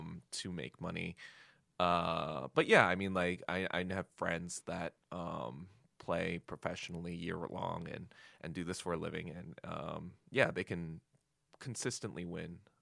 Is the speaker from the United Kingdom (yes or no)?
no; Hartsdale, New York, United States; also born or lived in Yonkers; So I lived there for a little bit, and then I moved to a town called Hartsdale. But really, I was like in the Ardsley School District.